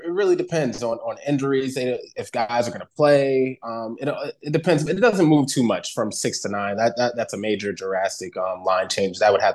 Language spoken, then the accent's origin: English; New England, United States; And obviously, me growing up in New England, football was 1B, I would say.